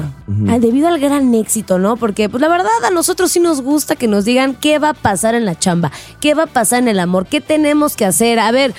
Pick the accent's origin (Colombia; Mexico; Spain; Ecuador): Mexico; La mayoría ya todos éramos mexicanos.